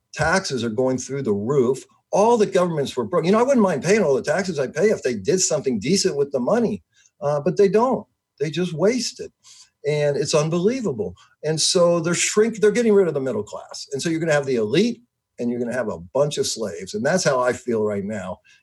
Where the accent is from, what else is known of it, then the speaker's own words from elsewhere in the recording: United States; So I'm 61 years old. So I grew up in America. I was born in 57.